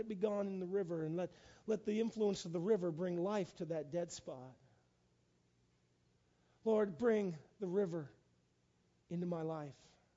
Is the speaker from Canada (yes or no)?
yes; Fredericton, New Brunswick, Canada; The river that flows through my hometown doesn't look like it's moving very fast when it comes through Fredericton.